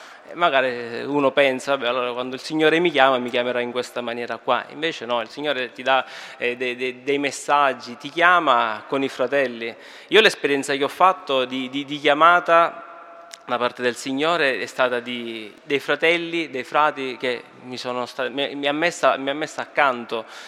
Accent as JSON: {"language": "Italian", "town": "Syracuse", "region": "Sicily", "country": "Italy", "said": "Ho 33 anni, vengo da Siracusa, quindi estremo sud dell'Italia"}